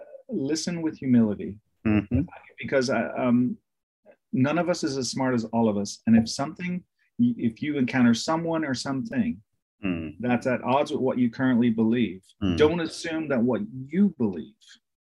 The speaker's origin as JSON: {"language": "English", "country": "Ireland", "lives_now": "United States", "said": "I am Irish. I have a phobia. It is a phobia about snakes. That's St. Patrick's fault. He banished all the snakes from Ireland. So I now live in America."}